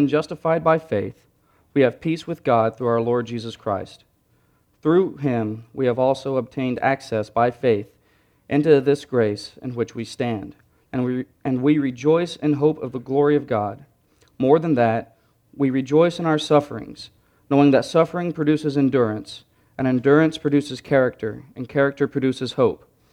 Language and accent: English; Ruidoso, New Mexico, United States; also born or lived in Texas; I was born here in Texas in a small town up in the Panhandle, but I lived most of my life since I was 6 years old in Ruidoso, New Mexico.